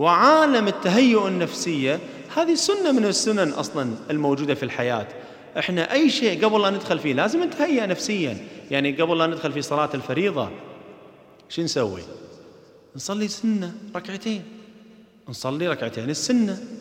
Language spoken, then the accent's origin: Arabic; Kuwait; واحدة من القصص المشهورة عندنا في الكويت